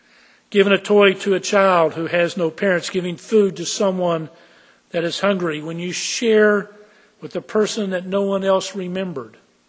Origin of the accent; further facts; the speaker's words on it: Lubbock, Texas, United States; I remember this as a teenager growing up in Lubbock, Texas.